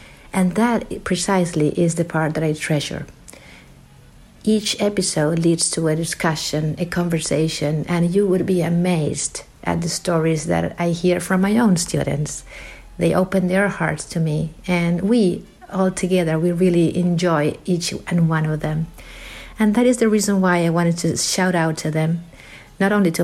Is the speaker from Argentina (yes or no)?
yes; Argentina; also born or lived in Virginia; I am originally from Argentina. For a decade, I lived in America teaching in Virginia schools.